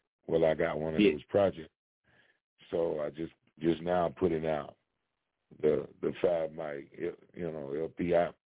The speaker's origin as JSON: {"language": "English", "region": "Kentucky", "country": "United States", "said": "I ain't one of those cats that want to move somewhere and fake some life. I'm from Kentucky."}